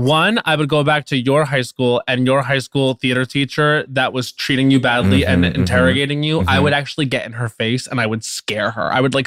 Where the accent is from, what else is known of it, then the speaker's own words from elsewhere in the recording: Long Island, New York, United States; So what happened was my mom, we come in from Long Island. It's me and my dad, my mom, my sister. I'm probably 11.